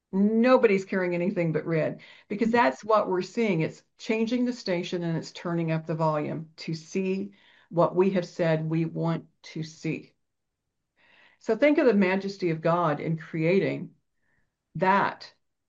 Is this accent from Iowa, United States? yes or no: no; Kansas, United States; I'm from Kansas. We don't say anything in the Bible right.